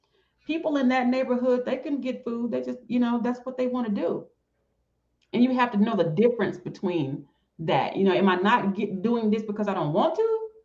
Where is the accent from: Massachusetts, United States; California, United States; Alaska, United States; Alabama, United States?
Alabama, United States; I'm from Alabama.